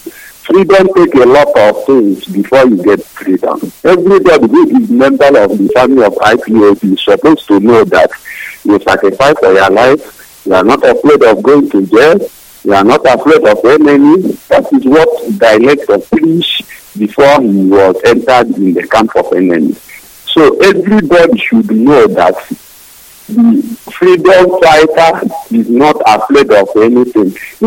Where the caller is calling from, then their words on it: Onitsha, Anambra, Nigeria; I'm calling from Onitsha.